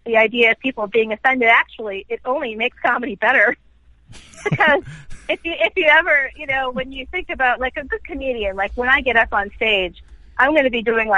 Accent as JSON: {"language": "English", "town": "Boston", "region": "Massachusetts", "country": "United States", "tie": "born or raised there", "said": "And I don't live in Boston anymore, by the way, but it's my hometown, so I'm always in that city for one thing or another."}